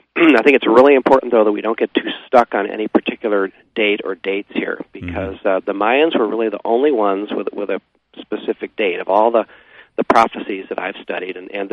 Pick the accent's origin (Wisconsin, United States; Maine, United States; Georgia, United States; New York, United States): Wisconsin, United States; Milwaukee; also born or lived in Colorado / Santa Barbara; I was born and raised in the Milwaukee area, and I left and went to college when I was 18, and returned. I'm now 60 years old, and I returned about 8 years ago after a stint in Colorado and then a stint in Santa Barbara, California.